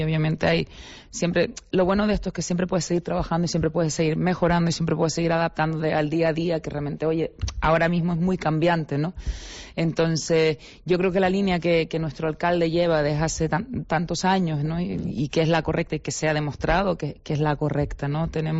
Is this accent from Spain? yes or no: yes; Canary Islands, Spain; Y la cómo somos los canarios, pues también influye muchísimo también.